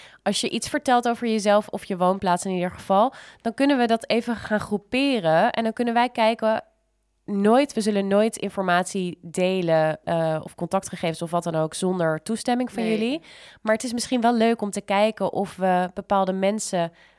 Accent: Netherlands; Wij denken als Nederlanders volgens mij allemaal super open-minded en verwelkomend te zijn.

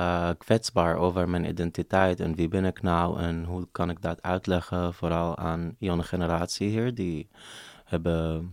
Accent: Tantura, Haifa District, Palestine; Dutch is a second language; now in Europe; ik kom uit Palestina en dit is mijn dorp. We komen uit Tantura en dit is in Haifa.

